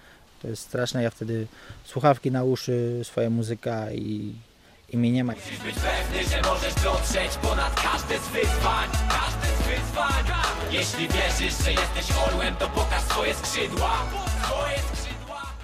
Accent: Góra, Lower Silesian Voivodeship, Poland; also born or lived in Warsaw; Pochodzę z Podrzucowa, z Góry Śląskiej. Z Góry przyjechałem do Warszawy. Z Warszawy przyjechałem do Grudka.

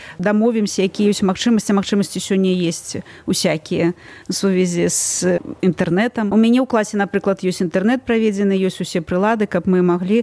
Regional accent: Ushachy, Vitebsk Region, Belarus; Я з Ушачаў прыехала сюды да радзімы Васіля Быкава і Рыгора Барадуліна, нашых вядомых пісьменнікаў Беларусі.

